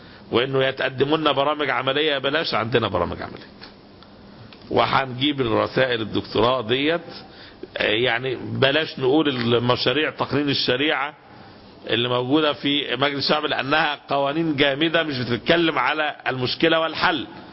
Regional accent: Egypt; مشكلة البطالة احنا عندنا في مصر مشكلة عويصة جدا

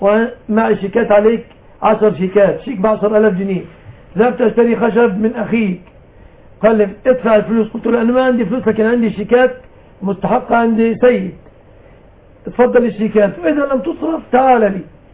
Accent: Egypt; بلادنا مصر

